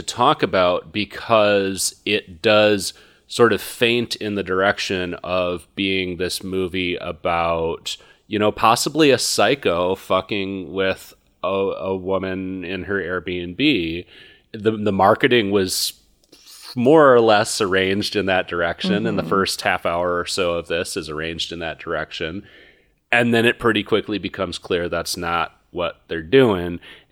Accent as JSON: {"language": "English", "region": "Michigan", "country": "United States", "said": "I mean, we're all from Southeast Michigan, which regular listeners probably know, but we're all Detroit area."}